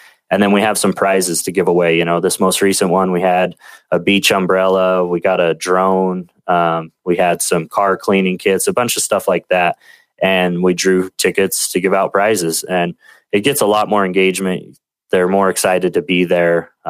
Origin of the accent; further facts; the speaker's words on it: Utah, United States; actually here in my home state, Utah, at Weber State University.